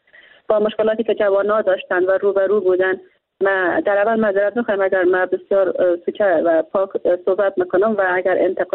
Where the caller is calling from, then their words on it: Bamyan, Afghanistan; از ولایت بامیان هستم